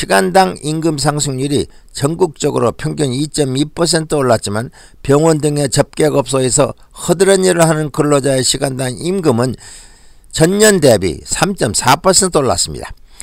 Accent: South Korea; moved away; 한국에서 태어나서 한국에서 자란 저 같은 사람에게는 설날을 맞이할 때마다 만감이 교체하는 추억의 명절입니다.

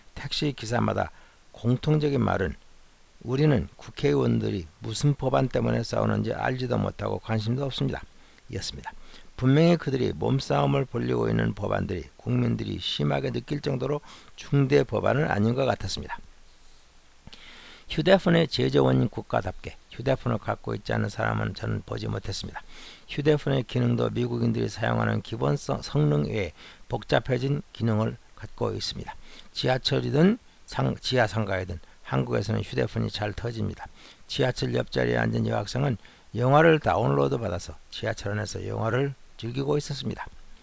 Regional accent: South Korea; 저는 한인 승무원들이 일본인 승무원들보다 예쁘다고 생각했었는데 한인으로서의 편견이었을 것으로 생각을 했었습니다.

